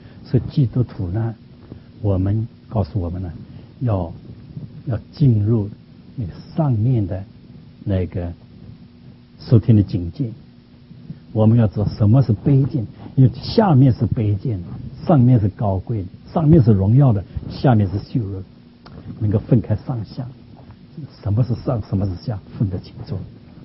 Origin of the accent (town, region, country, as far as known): China